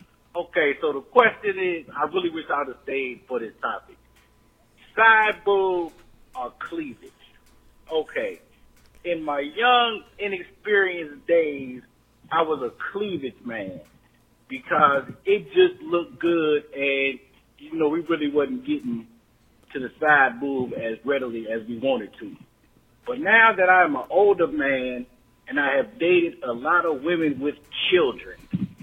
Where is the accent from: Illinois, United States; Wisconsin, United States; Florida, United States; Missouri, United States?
Missouri, United States; I thought that was a regional thing because I'm from Missouri. And there is a Harold Pinners there.